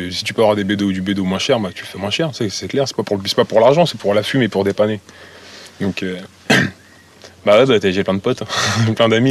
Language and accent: French; Paris, Île-de-France, France; Non, non, moi l'origine je suis de Paris.